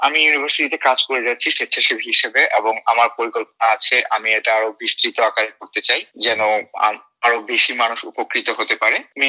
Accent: Bangladesh; now in Australia; চেষ্টা করি যেন বাংলাদেশ থেকে আমরা যারা এখানে আসি to make it feel like home.

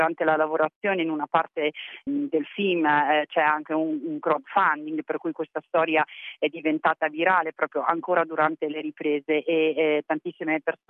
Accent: Trentino-Alto Adige, Italy; anch'io sono trentina e conoscevo questa valle

